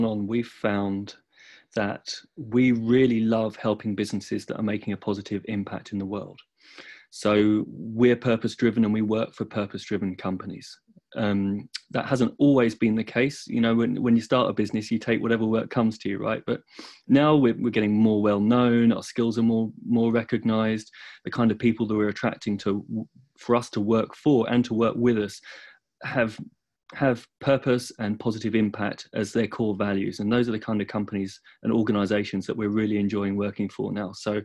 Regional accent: Hastings, South East England, United Kingdom; As I was growing up, I'm from Hastings.

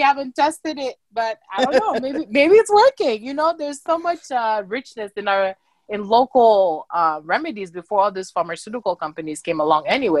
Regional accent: Cameroon; now in United States; So I was born and raised in Cameroon. My family is from the Anglophone side.

